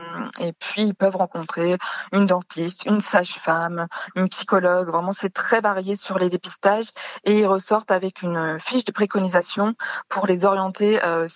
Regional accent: Saint-Nazaire, Pays de la Loire, France; Je suis originaire de Saint-Nazaire

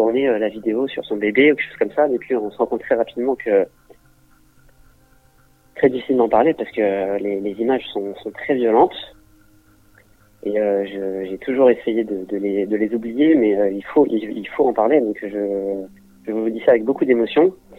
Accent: Maisons-Alfort, Île-de-France, France; On était quasiment toute la communauté juive de Maison Alfort, parce que je viens à la base de Maison Alfort.

